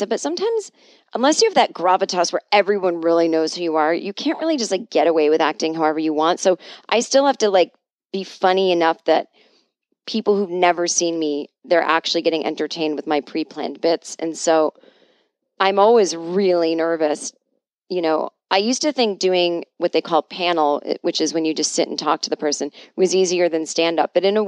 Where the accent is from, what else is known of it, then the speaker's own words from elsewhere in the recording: Boston, Massachusetts, United States; I grew up in Boston. I grew up Catholic.